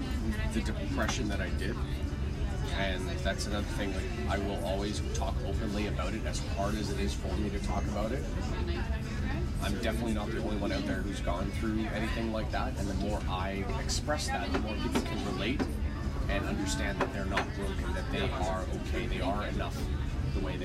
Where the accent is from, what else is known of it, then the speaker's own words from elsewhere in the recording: Toronto, Ontario, Canada; now in Pickering, Canada; I grew up in Toronto and moved out here last year when I started the business.